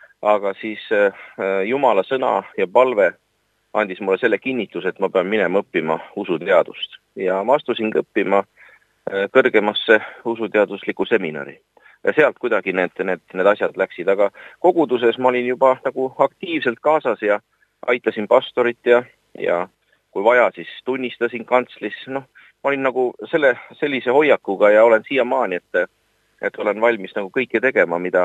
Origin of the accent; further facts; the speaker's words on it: Vatla, Lääne County, Estonia; kui ma olen ju pärit Lääne-Eestist Vatla külast